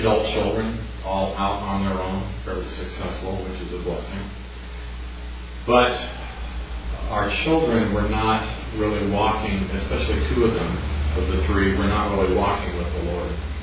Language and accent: English; California, United States; I was just a kid growing up in Southern California, just thinking, oh, this is just normal life.